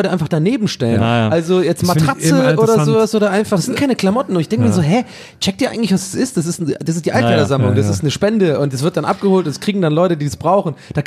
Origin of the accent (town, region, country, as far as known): Tübingen, Baden-Württemberg, Germany; born or raised there